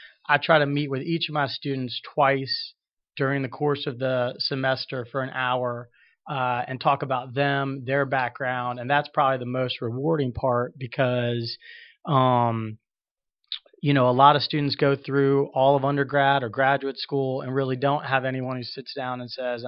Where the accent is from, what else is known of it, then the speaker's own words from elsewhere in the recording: Atlanta, Georgia, United States; also born or lived in California; I was born in California, and but as much as anybody is, kind of an Atlanta native, went to high school here, then went back to California for Stanford